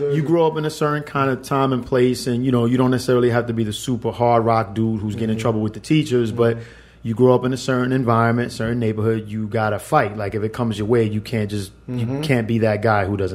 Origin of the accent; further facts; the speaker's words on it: New York City, New York, United States; Okay, so I'm originally from the Bronx.